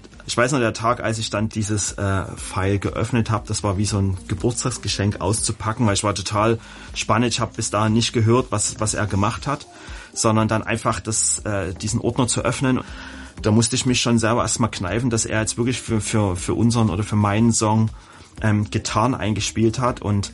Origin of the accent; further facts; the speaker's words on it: Dresden, Saxony, Germany; Habe die meisten Künstler, die dann im Album vertreten waren, hier in meine Heimatstadt Dresden eingeladen.